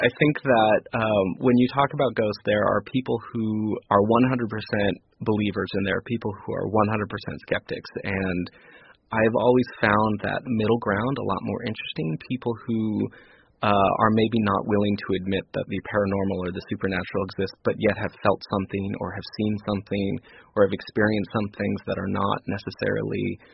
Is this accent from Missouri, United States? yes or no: no; San Jose, California, United States; so I grew up near the Winchester Mystery House in San Jose, California